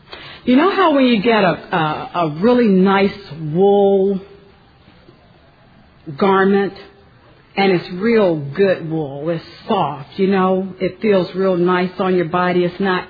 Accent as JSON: {"language": "English", "region": "Florida", "country": "United States", "said": "I'm from the Florida region, the Heartland area"}